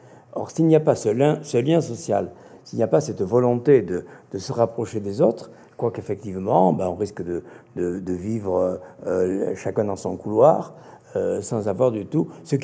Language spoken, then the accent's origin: French; Bayonne, Nouvelle-Aquitaine, France; D'abord, moi, je suis pas originaire de Bordeaux, je suis originaire de Bayonne.